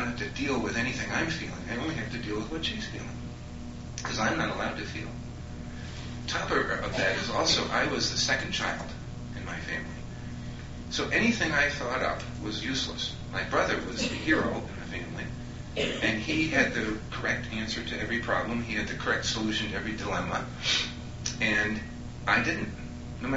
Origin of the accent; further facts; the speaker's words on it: Massachusetts, United States; I'm from Massachusetts. And I ought to be talking like this because I'm from Massachusetts